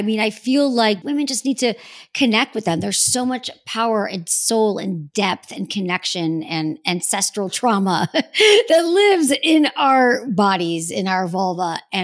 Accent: Michigan, United States; I always think about like growing up in Michigan, right?

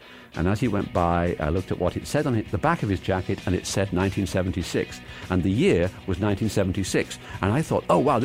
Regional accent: Liverpool, North West England, United Kingdom; I'm from Liverpool, so we had the ….

